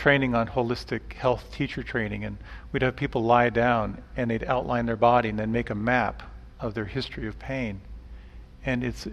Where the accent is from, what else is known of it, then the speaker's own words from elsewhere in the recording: Pennsylvania, United States; Growing up in the Pennsylvania Dutch country on a farm, the basic strategy was ignore it